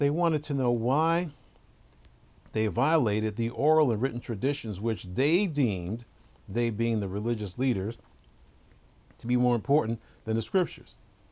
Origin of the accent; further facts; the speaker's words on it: New York, United States; Now, I've seen Jews in my day. I grew up in New York.